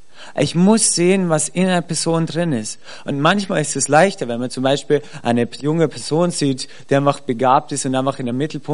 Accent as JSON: {"language": "German", "country": "Austria", "tie": "born or raised there", "also_born_or_lived": "Switzerland", "said": "Ich bin Schweizer, wie gesagt, der in Österreich aufgewachsen ist."}